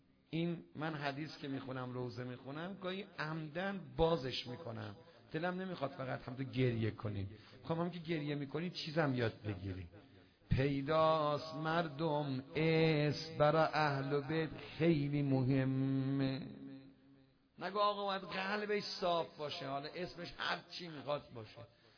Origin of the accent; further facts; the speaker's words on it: Iran; ما ایرانی هستیم.